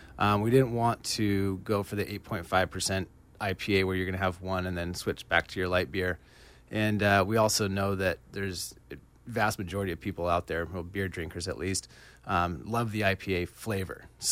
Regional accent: Laguna Beach, California, United States; born there; I was born in South Coast Hospital, lived across the street, and I still live there today.

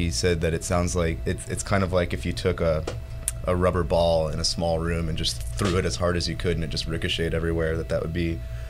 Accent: San Diego, California, United States; now in Los Angeles, United States; Well, I was born in Los Angeles, but raised in San Diego, and now I'm back up in LA.

